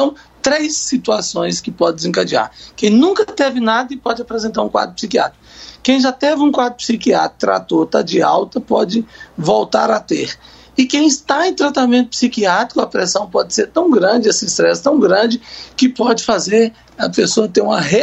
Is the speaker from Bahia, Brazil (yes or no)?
no; Montes Claros, Minas Gerais, Brazil; now in Brasília, Brazil; eu sou de Montes Claros, Minas Gerais, e vivo aqui em Brasília há 33 anos.